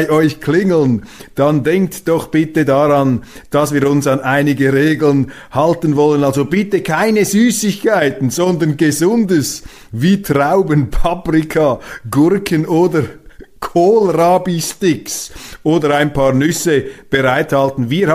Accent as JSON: {"language": "German", "country": "Switzerland", "said": "Als Schweizer kann ich da sagen, da zucken wir zusammen."}